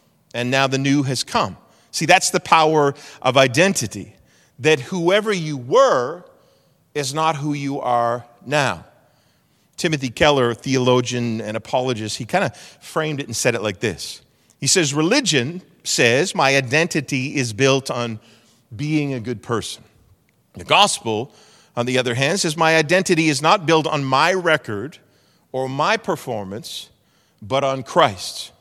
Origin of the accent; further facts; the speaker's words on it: Canada; I'm thankful for who I am. Thankful that I'm a Canadian.